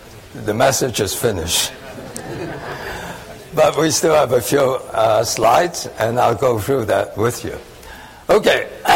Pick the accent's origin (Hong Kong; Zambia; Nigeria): Hong Kong; now in New York, United States; I grew up in Hong Kong